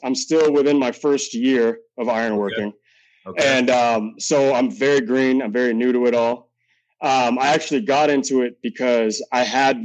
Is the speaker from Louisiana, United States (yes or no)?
no; Augusta, Maine, United States; also born or lived in Brunswick; I grew up in Augusta, and then I ended up moving to Brunswick, and Brunswick is on the coast.